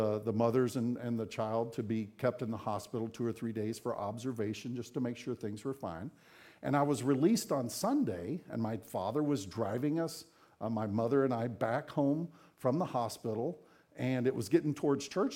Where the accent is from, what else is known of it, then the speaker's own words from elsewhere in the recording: Texas, United States; But so I was born and raised there in Texas in a church that reached out with the gospel.